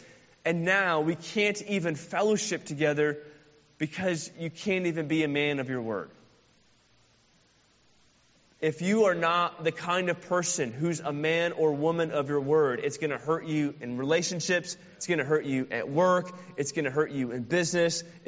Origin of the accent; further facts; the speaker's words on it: St. Louis, Missouri, United States; we grew up in St. Louis together.